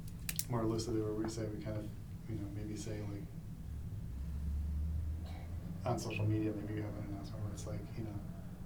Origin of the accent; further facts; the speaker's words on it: Midwest, United States; I know I'm from the Midwest